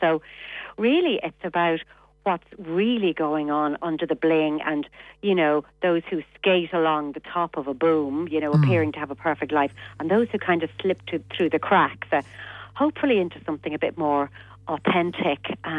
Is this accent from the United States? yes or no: no; Ireland; a sort of culture, I think, that was very foreign to who we are as Irish people, really.